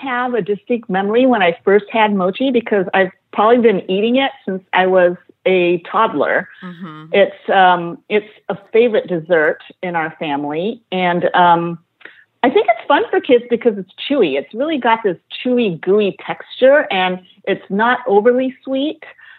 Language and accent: English; Los Angeles, California, United States; I grew up in West LA, actually exactly where Jasmine Taguchi lives.